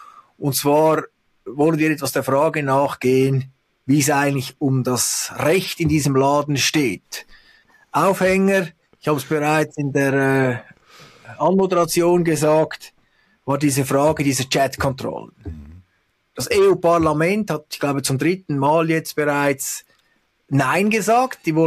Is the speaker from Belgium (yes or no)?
no; Switzerland; Und jetzt als Schweizer bin ich da etwas stutzig